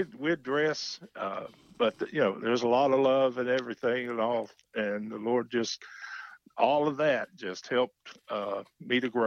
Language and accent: English; Hendersonville, North Carolina, United States; And I was born and raised in Hendersonville, went to a little church there called West Hendersonville Baptist Church.